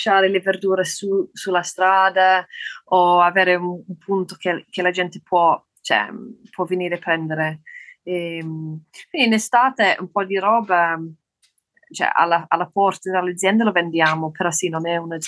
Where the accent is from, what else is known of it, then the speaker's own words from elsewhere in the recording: Yorkshire and the Humber, United Kingdom; Italian is a second language; now in Italy; io vengo da Yorkshire, che è la terra delle pecore